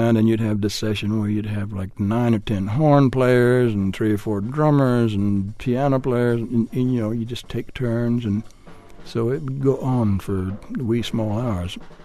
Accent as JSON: {"language": "English", "town": "Charleston", "country": "United States", "said": "I'm just from Charleston, and I'm just here to learn."}